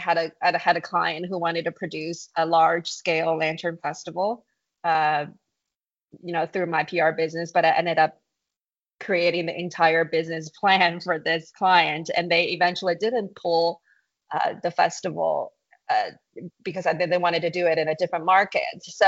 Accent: China; moved away as an adult; now in Houston, United States; I grew up in China. I moved to the United States when I was 18 by myself to attend college in the Dallas-Fort Worth area. And then I moved down to Houston

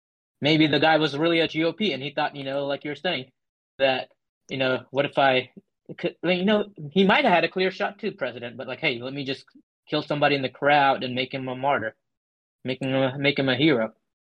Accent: United States; I think we kind of need to know, as American people

